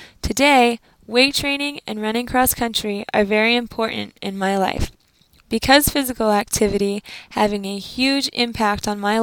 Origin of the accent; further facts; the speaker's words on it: San Diego, California, United States; I have lived in San Diego, California, my whole life, and Rancho Penasquitos has been my hometown since I was 3 years old.